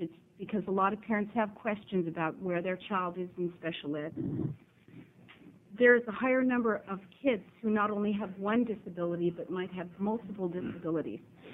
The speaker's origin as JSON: {"language": "English", "town": "Wilsonville", "region": "Oregon", "country": "United States", "said": "I'm from Wilsonville."}